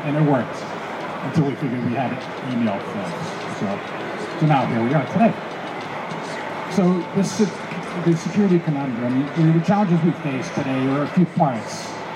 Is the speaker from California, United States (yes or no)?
yes; Los Angeles, California, United States; And then in California, I'm from Los Angeles